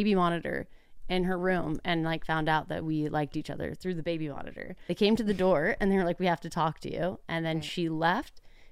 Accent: Dallas, Texas, United States; my parents are from Pennsylvania, but I grew up in Dallas.

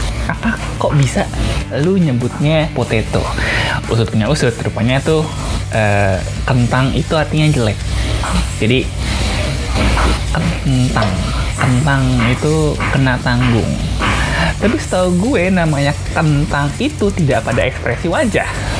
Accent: Kebumen, Central Java, Indonesia; Bapak gue dari Malang, emang gue dari Kebumen. Kampung kan, gak ada ningrat-ningratnya kan. Meskipun mak gue bilang, kita adalah keturunan pahlawan nasional.

